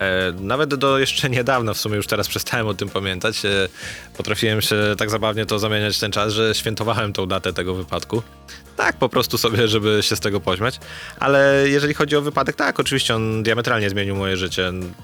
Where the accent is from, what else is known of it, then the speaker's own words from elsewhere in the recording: Raczki, Podlaskie Voivodeship, Poland; No na pewno Raczki to moje dzieciństwo, tam się wychowałem, stamtąd pochodzę, ale jeżeli chodzi o reprezentowanie barw klubu, barw miasta, czuję się oczywiście jako białostoczanin